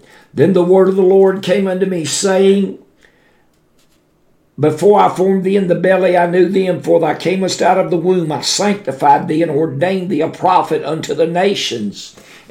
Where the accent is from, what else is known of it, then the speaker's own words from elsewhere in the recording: Warren, Ohio, United States; also born or lived in Nashville; I was born in Nashville, Tennessee. Pretty quick, we moved to Warren, Ohio, and he pastored a church up there.